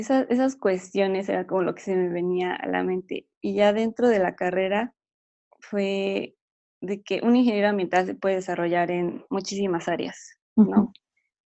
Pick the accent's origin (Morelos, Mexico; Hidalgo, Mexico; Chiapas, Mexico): Hidalgo, Mexico; also born or lived in Sinaloa / Puebla; soy de la ciudad de, bueno, nací en Sinaloa, pero mis papás son de Hidalgo, entonces he vivido en Hidalgo casi toda mi vida, y estudié en Puebla, se he andado como de lugar en lugar.